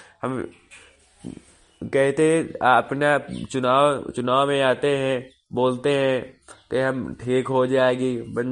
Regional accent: Uttar Pradesh, India; मैं चित्रकूट मोहल्ल वार्ड से हूँ। ग्राम पंचायत कैरी बिसंडा, जिला बांदा और तहसील बबेरू।

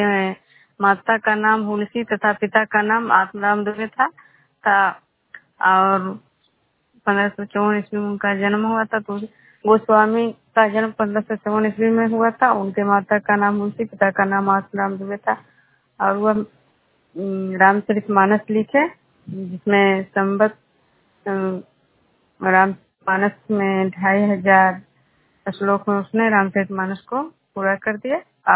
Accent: Khajra, Bihar, India

